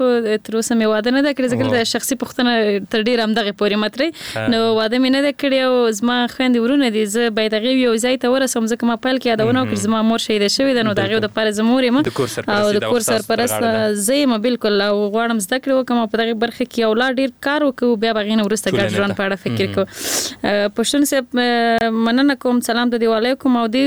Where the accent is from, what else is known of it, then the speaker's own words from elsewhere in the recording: Nangarhar, Afghanistan; نو زه اصل نه د ننګرهار ولایت یم،